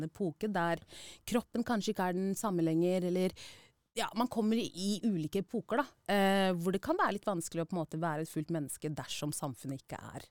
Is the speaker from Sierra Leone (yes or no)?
yes; Sierra Leone; Norwegian is a second language; now in Norway; jeg originalt fra Sierra Leone. Jeg ble født I Sierra Leone.